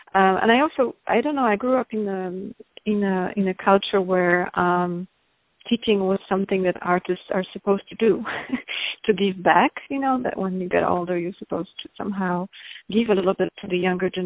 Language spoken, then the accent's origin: English; Warsaw, Masovian Voivodeship, Poland; English is a second language; in Warsaw or in other, you know, cities in where I am from Warsaw